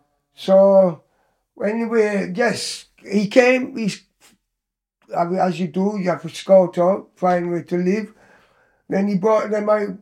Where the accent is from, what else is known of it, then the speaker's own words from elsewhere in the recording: Croydon, London, United Kingdom; Croydon. Cause I was born in Croydon Hospital, innit?